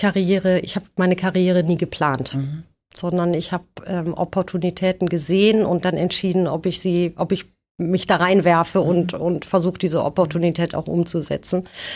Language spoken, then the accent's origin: German; Rhineland, Germany; born there; now in Frankfurt, Germany; Ich bin ja gebürtige Rheinländerin